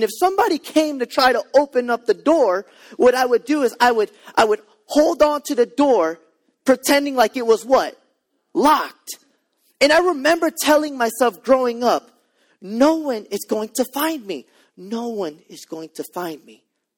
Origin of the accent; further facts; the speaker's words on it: La Paz, Louisiana, United States; now in Harahan, United States; I remember when I was young, I grew up in La Paz.